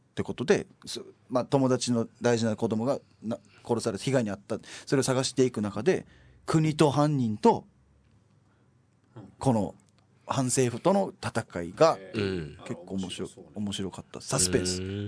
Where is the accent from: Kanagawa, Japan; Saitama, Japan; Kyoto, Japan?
Kyoto, Japan; 結構京都には縁があるので、うん、本を読んでは地元京都で赤穂浪士ゆかりの地を訪ねたりしております。